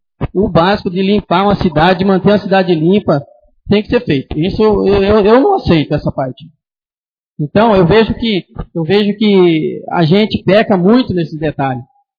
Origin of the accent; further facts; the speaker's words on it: Fátima do Sul, Mato Grosso do Sul, Brazil; desde a cidade de Fátima do Sul, da onde eu nasci e me criei, sempre fui envolvido na política.